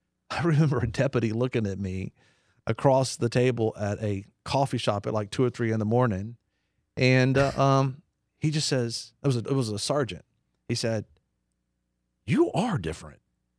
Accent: United States; I'm an American, so I was like, read the whole Bible, right?

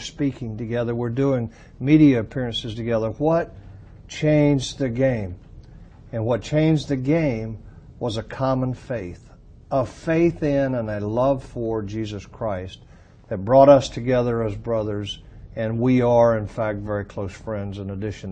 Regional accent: North Carolina, United States; Well, he is a he's a young man from the South, which I grew up in North Carolina.

